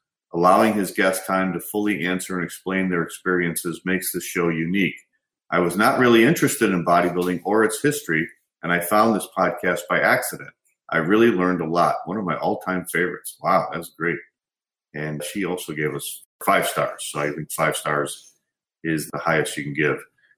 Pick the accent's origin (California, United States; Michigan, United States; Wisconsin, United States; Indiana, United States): California, United States; Los Angeles; Living and growing up in the South Bay area of Los Angeles, I ran into many of your guests back in the day.